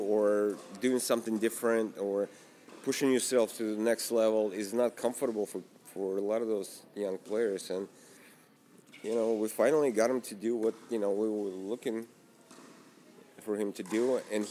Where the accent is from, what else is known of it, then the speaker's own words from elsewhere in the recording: Russia; I am definitely growing up in Russia and, being exposed to those different situations